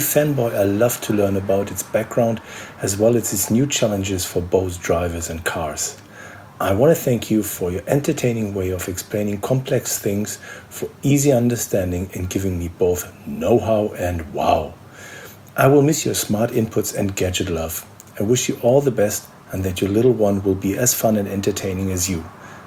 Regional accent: Hanover, Lower Saxony, Germany; Ciao, Milena. … from Hanover, Germany.

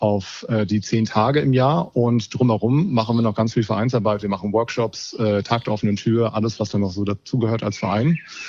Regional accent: Friedberg, Hesse, Germany; Und ich komme aus Friedberg.

